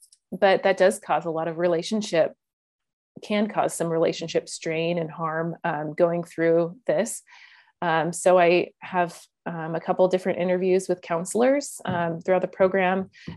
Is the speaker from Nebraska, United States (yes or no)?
yes; Omaha, Nebraska, United States; also born or lived in Dallas, United States; I was born and raised in Omaha. The only time I left was when my husband was in residency in Texas, in Dallas.